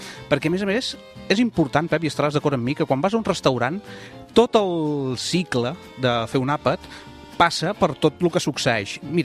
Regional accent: Girona, Catalonia, Spain; Si som gironins, hem de defensar també una mica el nostre, no?

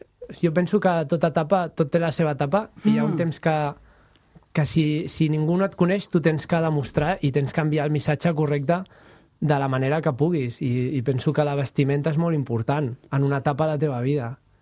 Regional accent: Cornellà de Llobregat, Catalonia, Spain; born there; also born or lived in Horta, Barcelona; Jo vaig néixer a Cornellà, després vaig viure a Horta

